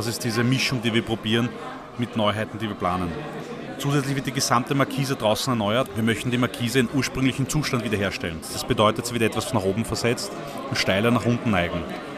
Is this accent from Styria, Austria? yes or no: no; Vienna, Austria; Ich bin in Wien geboren und aufgewachsen